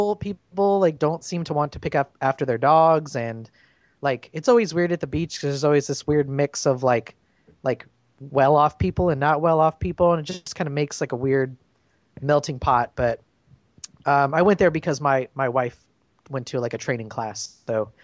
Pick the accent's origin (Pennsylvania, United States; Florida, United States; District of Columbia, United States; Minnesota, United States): Florida, United States; Clearwater; we grew up in Matt and I grew up in Clearwater, so like, I know what the beach is like